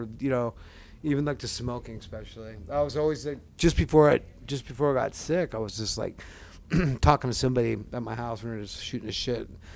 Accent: Seattle, Washington, United States; You know, I'm from Seattle, so it's like.

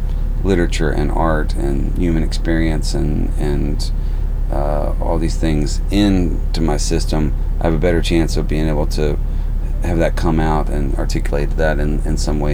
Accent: Texas, United States; So I grew up in the suburbs. I was born in Houston, and I grew up in this small town about 20 miles north of there. I say small. It was 1,200 people when I moved there.

